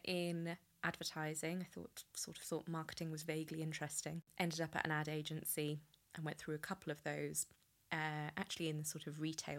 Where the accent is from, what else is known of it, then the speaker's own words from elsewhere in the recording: Newcastle, North East England, United Kingdom; also born or lived in Leeds / Hertfordshire; now in London, United Kingdom; Yeah, so I'm from Newcastle. I sort of worked my way down the country from Newcastle to Leeds to Hertfordshire to London at ad agencies